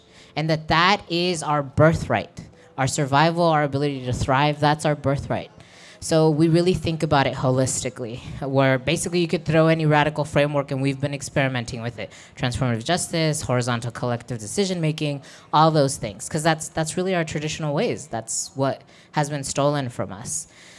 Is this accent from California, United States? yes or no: yes; San Diego, California, United States; And I grew up on Kumeyaay territories in San Diego, California.